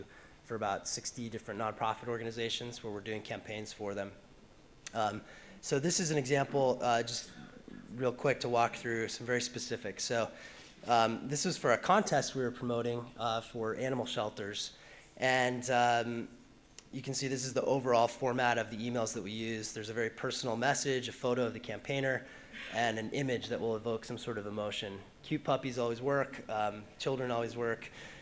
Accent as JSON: {"language": "English", "town": "Boulder", "region": "Colorado", "country": "United States", "tie": "born or raised there", "said": "It was local to my hometown, which is Boulder, Colorado."}